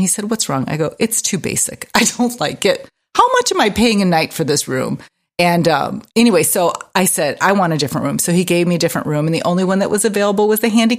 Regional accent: Indiana, United States; Hey, I'm from Indiana.

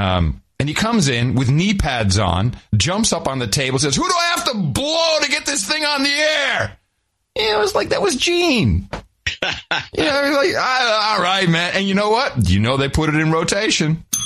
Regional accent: Netherlands; now in United Kingdom; I grew up in Holland, they drink a lot of tea, but they drink it differently than in the UK.

